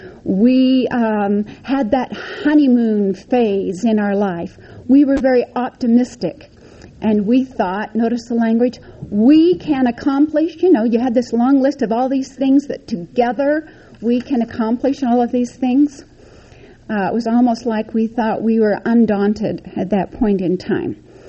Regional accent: Paul, Idaho, United States; born there; 2 years forward, I was born in 1937 in Paul, Idaho. Tiny, tiny place. If you blink your eyes, you've already passed it.

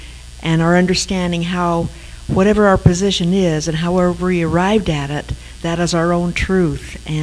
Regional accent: Snowflake, Arizona, United States; Well, I'm I'm from Snowflake, and Levi's mother was my fourth grade teacher.

